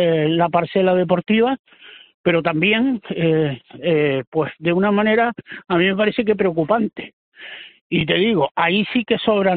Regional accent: Canary Islands, Spain; Y también sé que como jugador canario no se puede afrontar esa categoría.

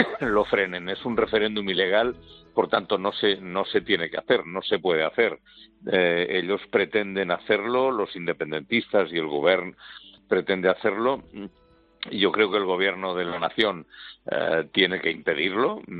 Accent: Spain

